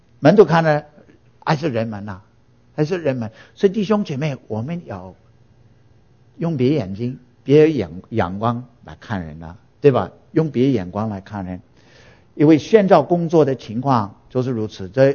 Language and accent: Chinese; United States; Chinese is a second language; 我是土生土长美国人